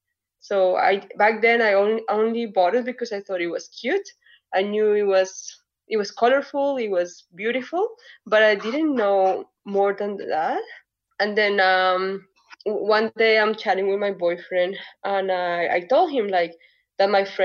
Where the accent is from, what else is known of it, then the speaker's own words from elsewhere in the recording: Bogota, Bogotá, Colombia; English is a second language; moved away as an adult; now in Canada; I am originally from Colombia, from the capital, Bogota.